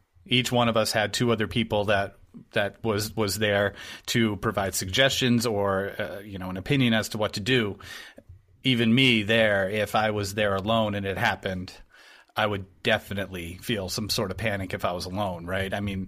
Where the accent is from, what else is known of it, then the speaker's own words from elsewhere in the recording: New Hampshire, United States; I grew up in New Hampshire.